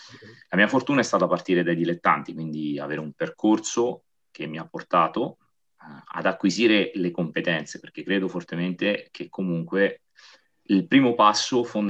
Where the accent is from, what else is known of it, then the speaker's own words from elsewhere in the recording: Amatrice, Lazio, Italy; io sono originario di Amatrice, quindi parte da un paesino